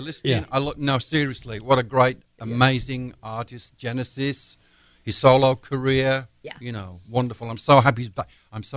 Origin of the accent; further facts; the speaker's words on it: Walsall, West Midlands, United Kingdom; So, at Christmas time, back home in the homeland, in my hometown, Walsall, having some food with my brother, Nigel, and my nephew, Alex.